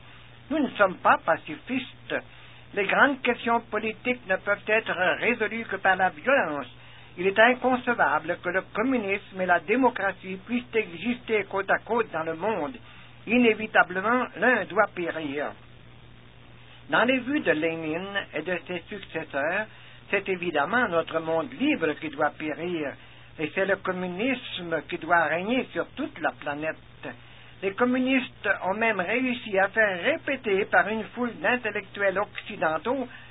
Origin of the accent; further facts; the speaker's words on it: Canada; aux États-Unis et chez nous au Canada aussi